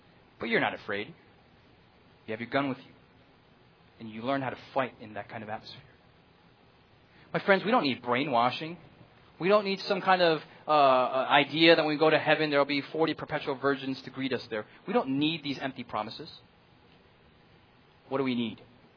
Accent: United States; I know some of you hate military terminology, but I'm an American.

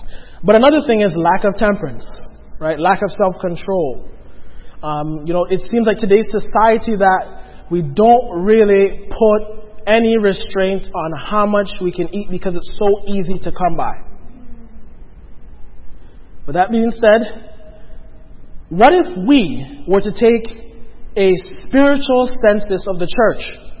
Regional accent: Toronto, Ontario, Canada; I was from Toronto, grew up in Toronto

